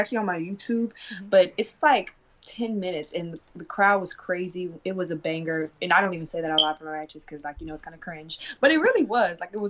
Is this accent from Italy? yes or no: no; Dallas, Texas, United States; since I was from Dallas, so they were very welcoming